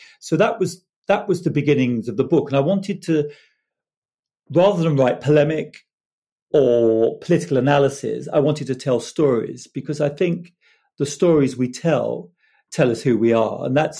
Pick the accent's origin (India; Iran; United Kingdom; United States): United Kingdom; Harlow, East of England; I grew up in Hollow Newtown, where my aunt still lives.